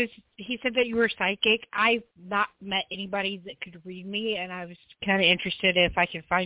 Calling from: Indiana, United States

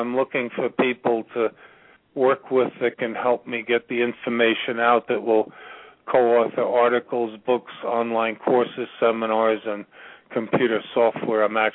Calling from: Virginia, United States; I'm calling from Virginia.

